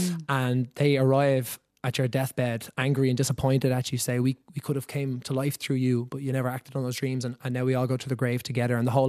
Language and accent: English; Rathfarnham, Leinster, Ireland; we grew up in Rathfarnham, and just the corner of the top house there in Moyville